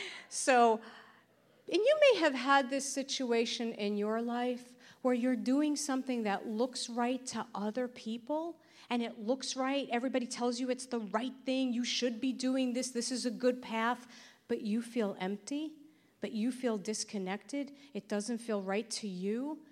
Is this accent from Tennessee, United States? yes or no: no; Brooklyn, New York, United States; And I grew up in Brooklyn, New York. Yay, Brooklyn, before it was cool. I grew up in Brooklyn. My family was Orthodox Jewish.